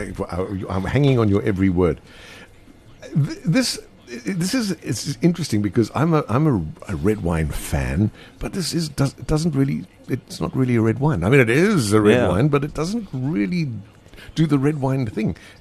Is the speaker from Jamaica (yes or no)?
no; Boksburg, Gauteng, South Africa; You can tell we come from Boksburg, Benoni.